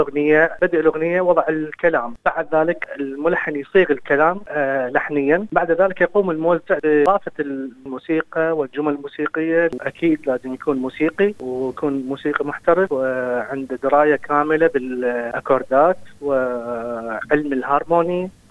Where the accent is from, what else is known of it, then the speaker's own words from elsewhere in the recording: Baghdad, Baghdad Governorate, Iraq; moved away as an adult; now in Sydney, Australia; أنا من أصول عراقية، أسكن أستراليا، تحديد مدينة سيدني. أنا من بغداد، درست اختصاص الإلكترونيك، أجيت أستراليا سنة 2011.